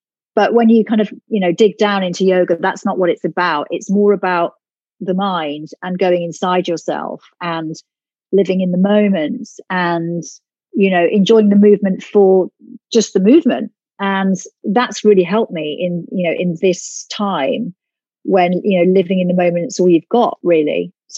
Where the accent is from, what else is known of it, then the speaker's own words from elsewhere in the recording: Ireland; But I, you know, I'm Irish. I'm Irish born. My parents were Irish.